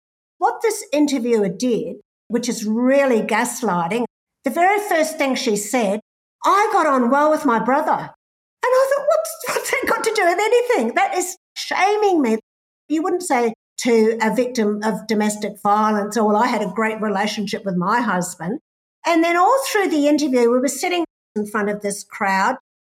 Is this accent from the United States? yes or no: no; New Zealand; That was one little gift I got from growing up in the … household in New Zealand.